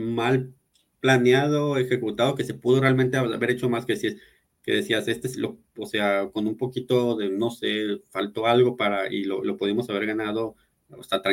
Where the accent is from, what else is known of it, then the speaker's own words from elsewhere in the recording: Mexico; y eso no me hace menos mexicano